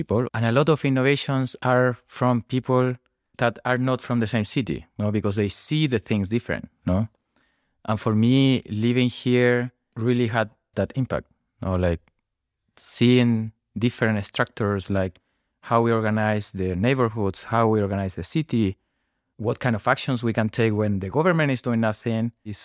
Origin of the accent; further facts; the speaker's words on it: Chile; English is a second language; now in Berlin, Germany; I'm from Chile, living in Berlin since 5 years ago.